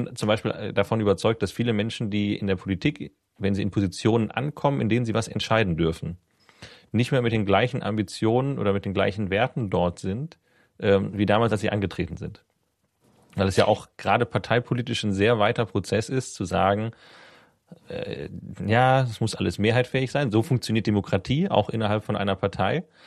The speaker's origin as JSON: {"language": "German", "region": "North Rhine-Westphalia", "country": "Germany", "said": "ich komme ja aus dem Ruhrpott"}